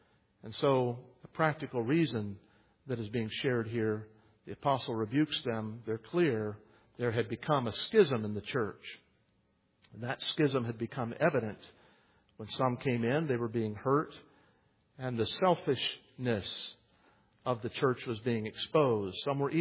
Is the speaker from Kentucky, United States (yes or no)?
no; West Virginia, United States; I am from West Virginia.